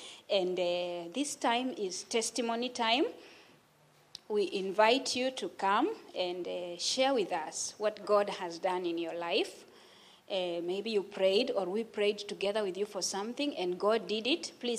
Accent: Kenya; I come from Kenya, and I'm happy to be here this afternoon.

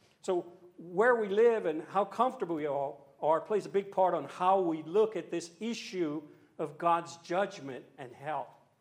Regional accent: Louisiana, United States; now in Japan; I'm from a Western culture. I'm from Louisiana in America, and even that's a subculture. I'm Cajun. You know, we eat crawfish, so we're pretty strange. But I've lived most of my life, my adult life, here in Japan

